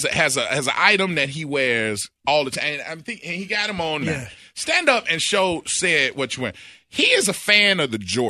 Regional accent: Gary, Indiana, United States; you know how I told you, I'm from Gary. So Bernie Mac, we two gunshots away from Chi.

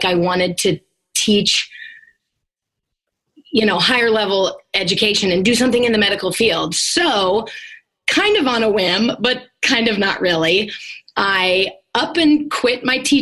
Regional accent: Illinois, United States; I am from Southern Illinois, and I grew up kind of in a medical household.

